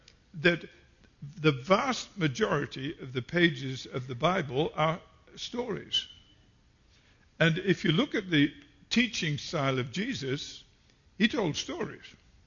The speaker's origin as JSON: {"language": "English", "region": "England", "country": "United Kingdom", "accent": "English", "said": "you can get tuned in to what you would probably call my accent, and which I know is English."}